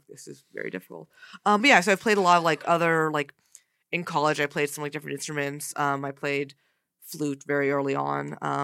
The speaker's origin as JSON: {"language": "English", "region": "California", "country": "United States", "tie": "born or raised there", "said": "I grew up in Silicon Valley, so always being around technology."}